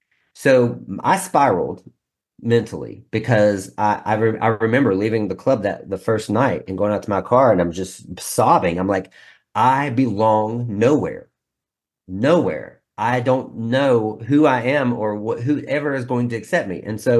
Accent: West Virginia, United States; So I grew up in West Virginia, very backwoods.

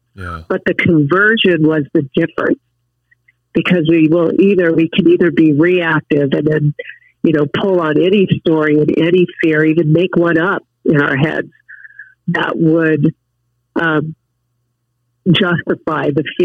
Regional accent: Albuquerque, New Mexico, United States; And I'm from Albuquerque, so it's all desert. You know, this is a really new world for me.

